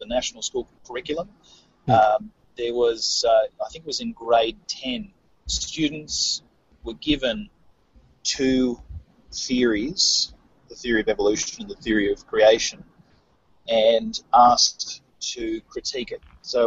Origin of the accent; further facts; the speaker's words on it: Queensland, Australia; they exist in my home state of Queensland